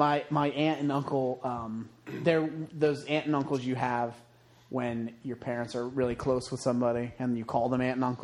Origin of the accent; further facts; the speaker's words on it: Ireland; now in United States; In America was based on me and my little sister when we came over from Ireland.